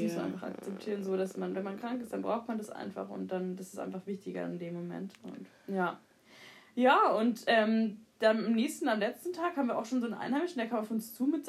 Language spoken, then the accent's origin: German; Germany; wir sagen, wir kommen aus Deutschland und das ist dann irgendwie cool